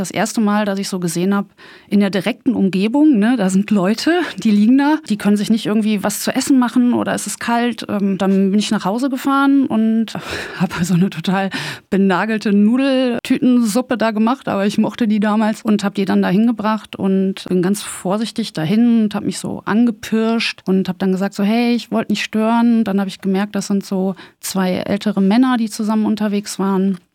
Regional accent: North Rhine-Westphalia, Germany; ich bin so ein bisschen im Ruhrpott auch groß geworden, ne?

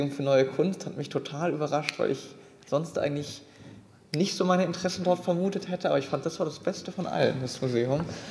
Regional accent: Freiburg, Baden-Württemberg, Germany; Als Freiburger irgendwie läuft man ja häufig vorbei an den Museen

